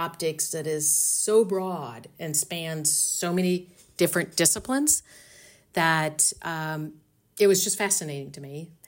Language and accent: English; Florida, United States; And I grew up in Central Florida, kind of at the height of this space shuttle program.